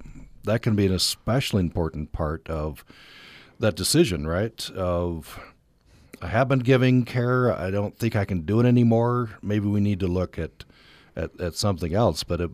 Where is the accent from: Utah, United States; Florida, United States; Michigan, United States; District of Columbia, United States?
Utah, United States; Vernal; For example, Vernal is my hometown, so there I just did caregiver respite Vernal.